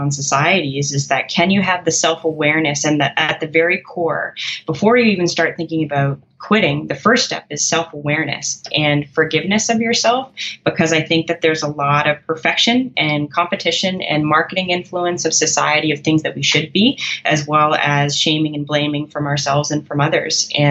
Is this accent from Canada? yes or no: yes; Canada; sorry, I'm a Canadian, I use kilometers.